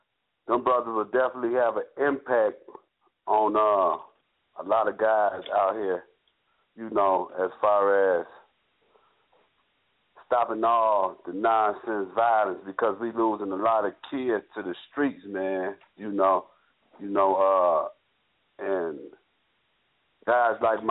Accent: Elgin, Illinois, United States; I'm from Elgin, Illinois.

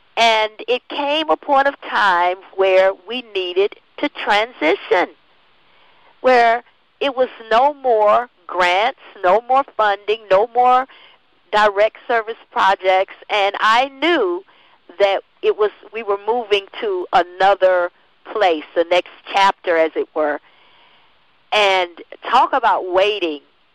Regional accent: Florida, United States; I'm in Florida. It happened in my home state, not in this city, but in the state.

